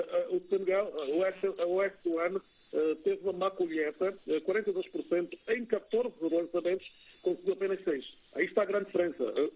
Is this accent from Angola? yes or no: yes; Angola; sendo angolano e conhecedor do basquetebol do Petro Luanda